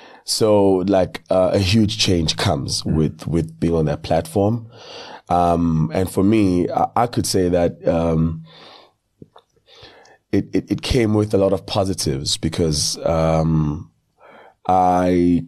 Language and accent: English; Durban, KwaZulu-Natal, South Africa; I grew up in Duzuma in Durban. I used to go to Roman Catholic church. I used to be Roman Catholic.